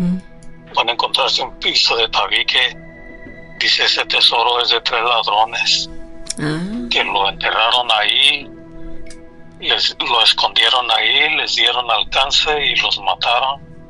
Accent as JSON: {"language": "Spanish", "region": "Guanajuato", "country": "Mexico", "said": "Yo soy de Guanajuato."}